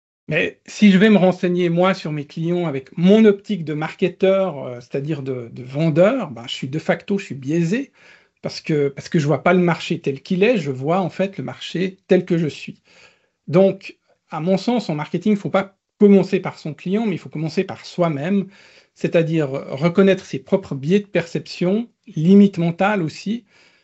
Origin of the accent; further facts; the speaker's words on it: Switzerland; Enfin, c'est des francs en Suisse, mais c'est des euros, là, puisque je suis suisse.